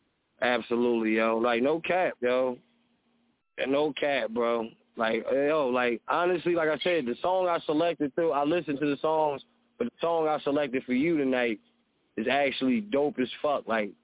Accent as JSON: {"language": "English", "region": "New Jersey", "country": "United States", "said": "I'm from Jersey, a fellow metaphor artist myself."}